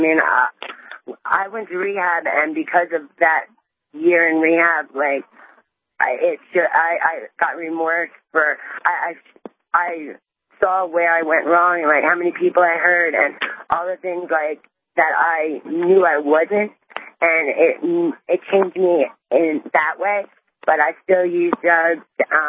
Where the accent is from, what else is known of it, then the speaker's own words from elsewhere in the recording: New York, United States; moved away as an adult; And I'm from New York originally. I moved out here 2-3 years ago